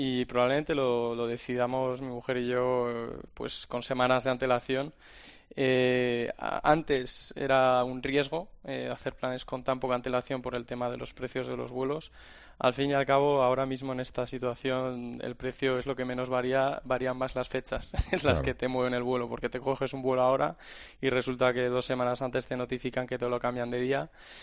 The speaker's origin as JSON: {"language": "Spanish", "town": "Madrid", "region": "Community of Madrid", "country": "Spain", "moved": "yes", "lives_now": "Brussels, Belgium", "said": "Yo soy de Madrid."}